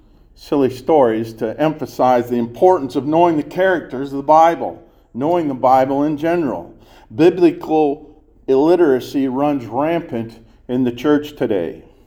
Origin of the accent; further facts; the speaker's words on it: Lucky, Ohio, United States; When I was young and growing up in Zion Lutheran Church in Lucky, Ohio